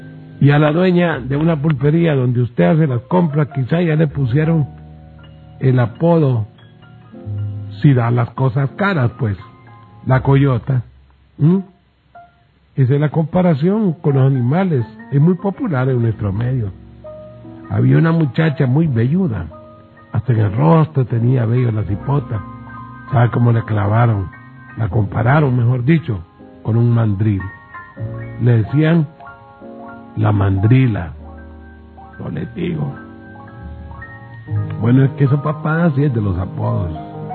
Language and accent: Spanish; Honduras; Simpáticos somos los hondureños, somos cachimbones para poner nombres.